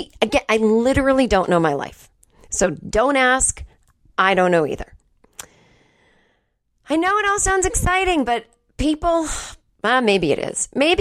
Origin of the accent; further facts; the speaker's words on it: East Coast, United States; I'm from the East Coast. I don't mind the weather.